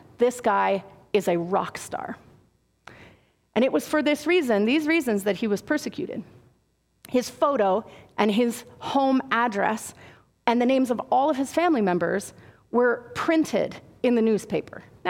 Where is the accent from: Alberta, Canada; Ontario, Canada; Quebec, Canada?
Alberta, Canada; Calgary; I grew up in Southwest Calgary. Not so very cosmopolitan, I don't think